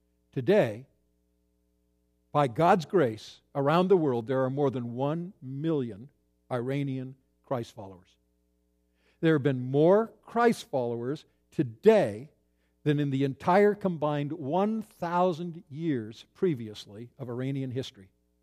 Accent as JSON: {"language": "English", "country": "Canada", "said": "There's a huge need in my home country of Canada"}